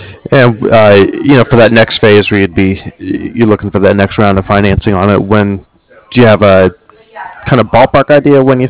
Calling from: San Diego, California, United States; I'm in San Diego.

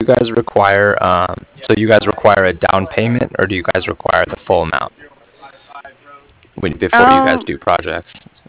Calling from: Cardiff, Wales, United Kingdom; I'm calling from Cardiff.

